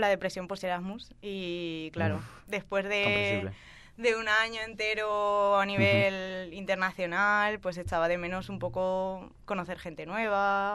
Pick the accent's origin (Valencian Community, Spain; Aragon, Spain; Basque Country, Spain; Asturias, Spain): Valencian Community, Spain; Utiel; los que están aquí cerquita de Valencia van a un campamento que bueno, está en Requena, que es mi pueblo rival.